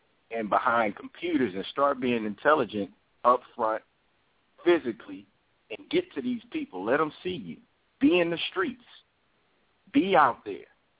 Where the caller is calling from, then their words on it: Houston, Texas, United States; I'm calling from Houston, Texas.